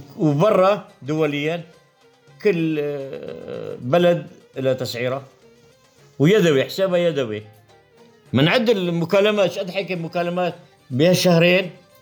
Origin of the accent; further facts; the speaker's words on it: Binnish, Idlib Governorate, Syria; يا أخي، نحن كان علاقتنا بالأساس، نحن بنش كنا تابعين من الأساس، من 60